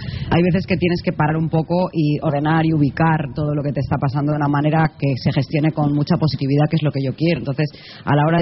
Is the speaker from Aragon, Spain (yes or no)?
no; Mallorca, Balearic Islands, Spain; yo soy una tía de playa, como sabéis, soy de Mallorca